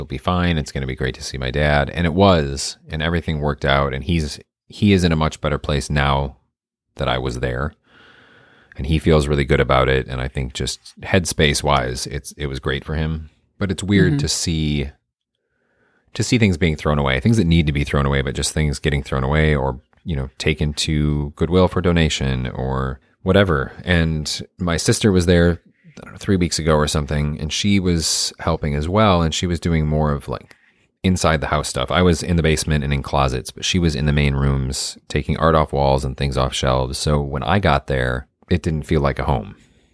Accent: Michigan, United States; And then I flew back, and the next morning drove to my hometown in Michigan, which is about 7 hours away.

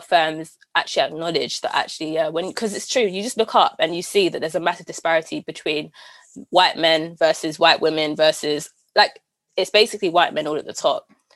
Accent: London, United Kingdom; I guess I'm from London, so at the real London

